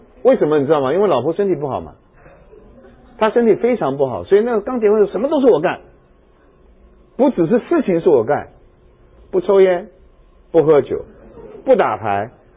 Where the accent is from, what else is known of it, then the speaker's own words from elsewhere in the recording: Hunan, China; 我说我不是，我湖南人。